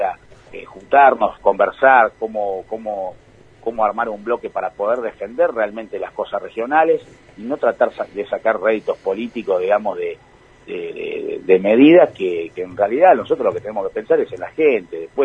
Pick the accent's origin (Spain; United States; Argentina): Argentina; Patagonia; porque nosotros somos patagónicos, vivimos acá y representamos a la provincia y por supuesto a la Patagonia